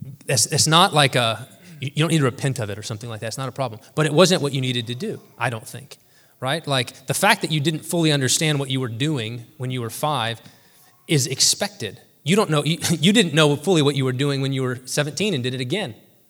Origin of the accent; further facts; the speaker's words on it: the South, United States; I grew up in the South. Parnell's gonna know what I'm talking about.